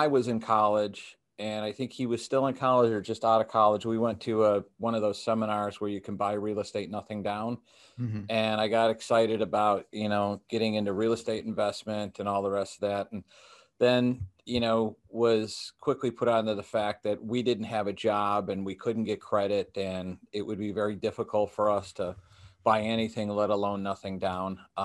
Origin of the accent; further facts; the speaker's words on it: Chicago, Illinois, United States; I grew up in the Chicago area and, 1960s, 1970s, and graduated from high school in the 1980s.